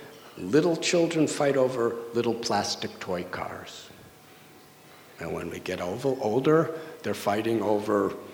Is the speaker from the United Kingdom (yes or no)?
no; United States; When I was a little boy, growing up in America, my mother taught me something very special.